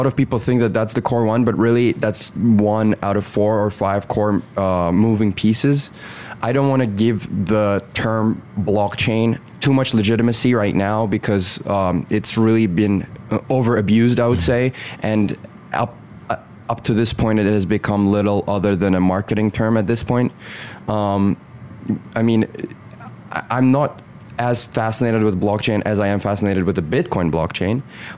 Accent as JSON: {"language": "English", "country": "Azerbaijan", "second_language": "English", "moved": "as an adult", "lives_now": "United States", "said": "So I'm originally from Azerbaijan, was until recently an international student here in America"}